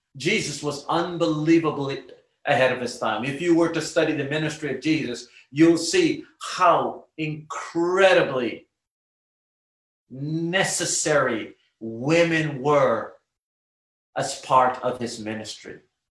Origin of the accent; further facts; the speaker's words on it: Guyana; I grew up in Guyana, the culture, the beliefs, the type of food, and so on and so forth.